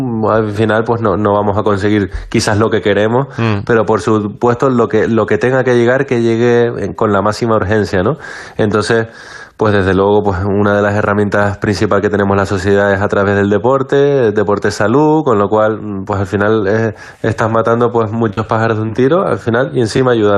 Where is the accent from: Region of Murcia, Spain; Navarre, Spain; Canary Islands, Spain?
Canary Islands, Spain; La Palma; soy de La Palma, es cierto que entreno en el CAR de Sant Cugat, en Barcelona, y yo viví la erupción allí